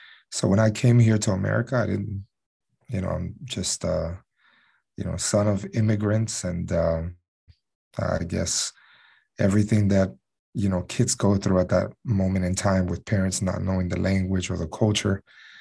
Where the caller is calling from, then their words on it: Houston, Texas, United States; I'm connecting from Houston, Texas.